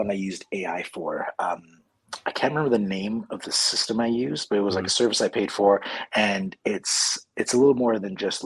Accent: Toronto, Ontario, Canada; And because I figured since like Toronto's my hometown

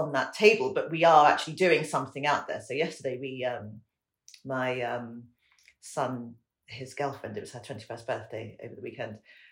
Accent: England, United Kingdom; now in United States; I always joke that I'm more English in America than anywhere else.

